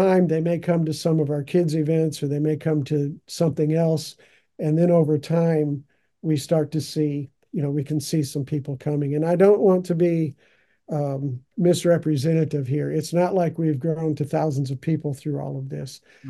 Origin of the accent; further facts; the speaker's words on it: Chicago, Illinois, United States; I grew up in and around Chicago